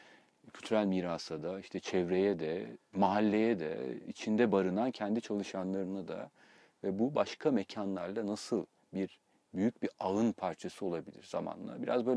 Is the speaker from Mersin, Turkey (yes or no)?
yes; Mersin, Turkey; also born or lived in Istanbul; yani çok uzun süredir burada yaşıyorum. Ama kendimi bildim bileli de, yani çocukluğumdan itibaren de İstanbul'la Mersin'de doğup büyüdüm